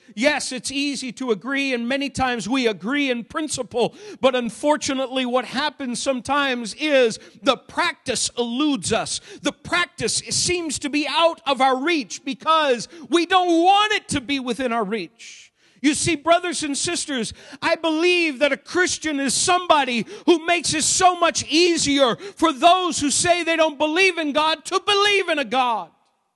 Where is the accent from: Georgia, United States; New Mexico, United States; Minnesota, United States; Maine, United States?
Maine, United States; I grew up in Maine.